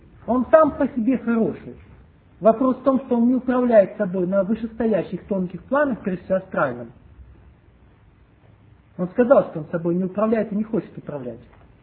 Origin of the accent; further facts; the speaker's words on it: Vorkuta, Komi Republic, Russia; А я из Воркуты. Приезжайте к нам в гости.